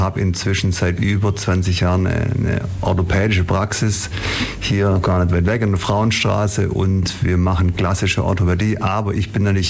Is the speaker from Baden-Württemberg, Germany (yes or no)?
yes; Ulm, Baden-Württemberg, Germany; ich bin in Ulm geboren, bin Ulmer, bin hier in Ulm aufgewachsen